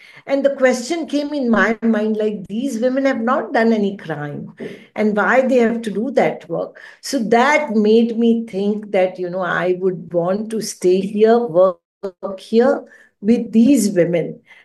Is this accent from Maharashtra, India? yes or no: yes; Mumbai, Maharashtra, India; I am born and raised in Mumbai, and I was never thinking of getting into this sector also.